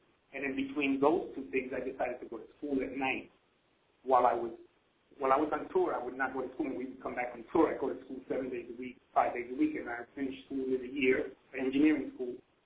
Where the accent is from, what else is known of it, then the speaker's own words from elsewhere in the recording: New York, United States; I grew up in Hell's Kitchen, and that was one of my avenues out.